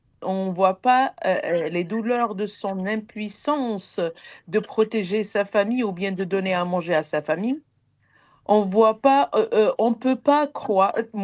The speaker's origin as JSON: {"language": "French", "town": "Gaza", "region": "Gaza Strip", "country": "Palestine", "said": "En tout cas, on est de Gaza, on ne peut pas se séparer de Gaza."}